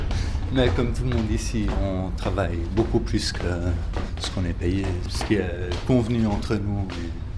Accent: New Mexico, United States; Ici, je suis l'Américain, là-bas, je suis le Suisse, puis... Au fond de moi, je viens du Nouveau-Mexique, c'est vraiment mon chez-moi le plus profond dans mon cœur. Mais ça fait des années que je suis ici

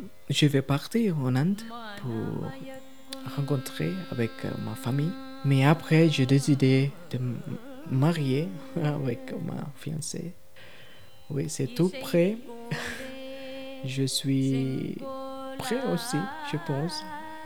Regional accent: Sri Lanka; French is a second language; now in Le Landeron, Switzerland; je viens de Sri Lanka. Je travaille dans un restaurant, oui, au Landeron, en Neuchâtel

